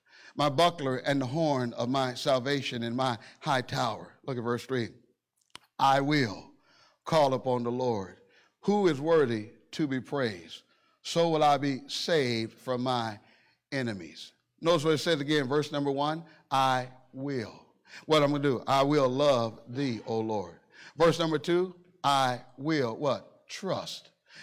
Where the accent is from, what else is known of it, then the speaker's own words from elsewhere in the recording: Chicago, Illinois, United States; I'm just old country boy. I'm from Chicago by way of Mississippi. All my folks are from down south, but they had me born up north.